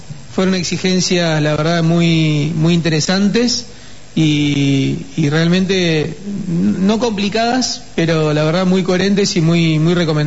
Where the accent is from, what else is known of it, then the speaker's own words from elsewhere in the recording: Argentina; Yo soy argentino, sí.